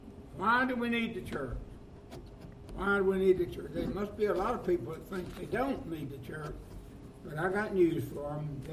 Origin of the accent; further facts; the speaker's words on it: Gordo, Alabama, United States; But all of that said … from Gordo, Alabama.